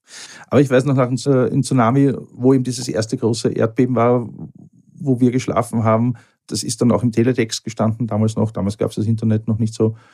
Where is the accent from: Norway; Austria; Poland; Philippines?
Austria; ich habe es geschafft, als Österreicher Arbeiterkind Medizin zu studieren